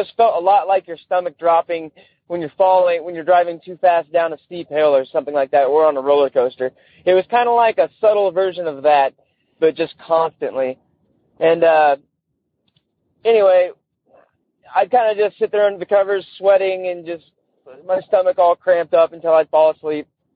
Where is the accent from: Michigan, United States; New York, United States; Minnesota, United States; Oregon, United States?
Oregon, United States; St. Helens; I'm from St. Helens, Oregon. It's a small town about 45 minutes outside of Portland, Oregon.